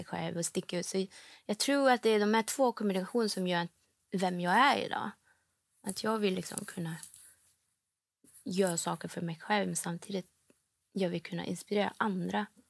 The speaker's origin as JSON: {"language": "Swedish", "country": "Malaysia", "tie": "born or raised there", "lives_now": "Sweden", "said": "Jag växte upp i Malaysia och min familj, de är ganska liberala för att vara asiater kan man säga."}